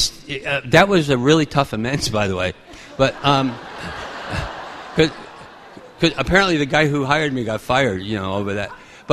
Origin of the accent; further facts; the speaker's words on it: Flushing, New York, United States; I grew up here in New York. I grew up in Flushing. That's where I was bred and buttered, as they say.